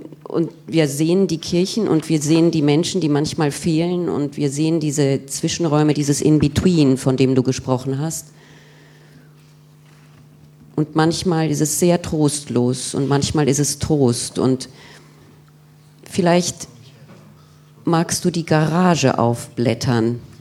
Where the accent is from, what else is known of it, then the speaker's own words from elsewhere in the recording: Sibiu, Sibiu County, Romania; moved away; ich habe versucht, mich meiner Heimat anzunähern, Hermannstadt, als ich zurückkehrte 2002 bis 2013